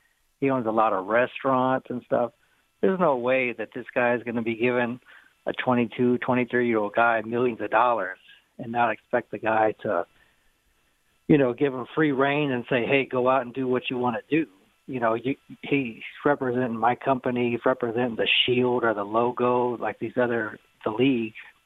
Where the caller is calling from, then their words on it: Houston, Texas, United States; And especially, I'm calling from Houston